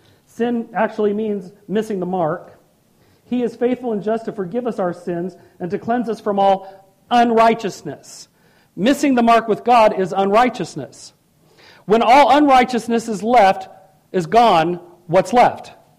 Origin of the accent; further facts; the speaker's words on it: California, United States; I know, I grew up in Southern California. I can't say it without thinking that either, guys, okay?